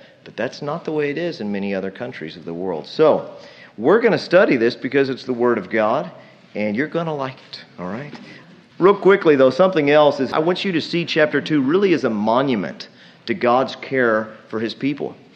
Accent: United States; It may not feel right, especially being an American

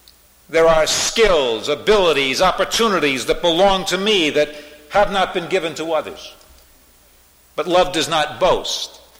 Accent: New York City, New York, United States; I grew up in Harlem, in New York City, in an area of Harlem called Mousetown.

